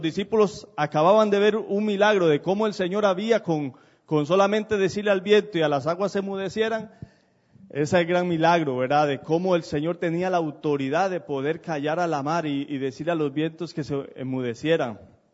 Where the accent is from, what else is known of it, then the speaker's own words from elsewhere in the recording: Costa Rica; en esos pueblos, como mi pueblo donde yo vengo, de Costa Rica, ahí casi todo el mundo se conoce, son pueblos pequeñitos